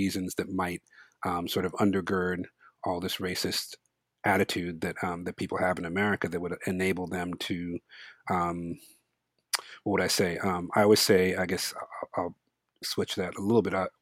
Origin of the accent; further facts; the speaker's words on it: Nigeria; moved away; also born or lived in Altadena, California, United States; But yeah, I was born in Altadena, California. And then when I was 2 years old, my dad wanted to return to Nigeria to, this is right after the Biafran War